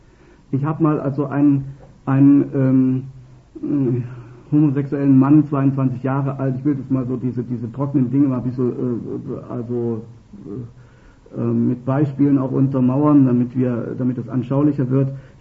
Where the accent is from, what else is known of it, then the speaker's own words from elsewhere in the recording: East Germany, Germany; da aus der DDR, wo ich herkomme, war das bisher anders